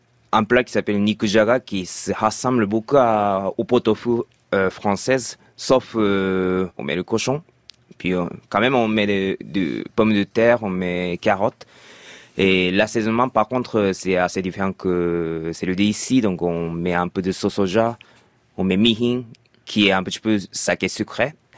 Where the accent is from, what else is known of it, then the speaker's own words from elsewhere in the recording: Kanagawa, Japan; Je viens de Kanagawa, c'est juste à côté de Tokyo.